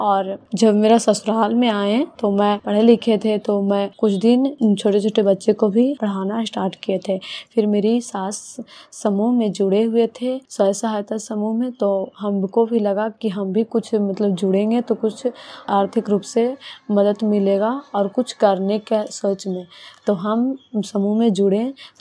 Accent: Bihar, India; और मैं प्रखंड चंडी माधोपुर गांव की रहने वाली हूँ

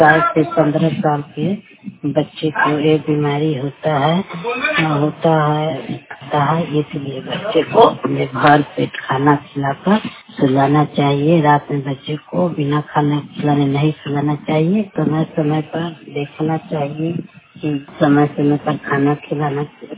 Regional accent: Manpur, Bihar, India; पंचायत अकबरपुर ग्राम मानपुर के रहने वाली हूँ, सारण जिला का रहने वाली हूँ

